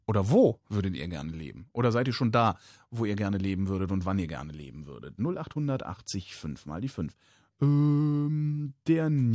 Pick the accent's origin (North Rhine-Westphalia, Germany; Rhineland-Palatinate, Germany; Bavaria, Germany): North Rhine-Westphalia, Germany; Cologne; born there; also ich komme aus Köln gebürtig